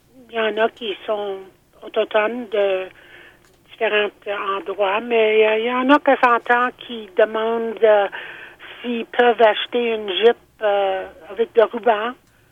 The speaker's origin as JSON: {"language": "French", "region": "Manitoba", "country": "Canada", "also_born_or_lived": "Calgary / Edmonton", "moved": "as an adult", "said": "Ben, j'ai vécu un peu à Calgary, à Edmonton, différents endroits un peu, mais maintenant, quand je suis venue de Manitoba, j'avais 19 ans."}